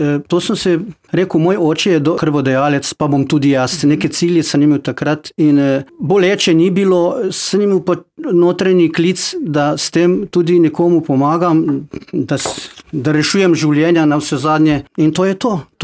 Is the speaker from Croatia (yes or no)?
yes; Prezid, Primorje-Gorski Kotar County, Croatia; also born or lived in Rijeka; Rodil sem se v Reki, na Hrvaškem. Otroštvo in mladost pa sem preživel v Prezidu, prav tako na Hrvaškem.